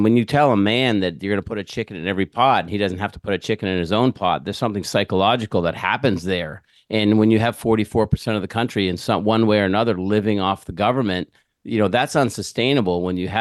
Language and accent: English; New England, United States; And I grew up in American manufacturing in New England.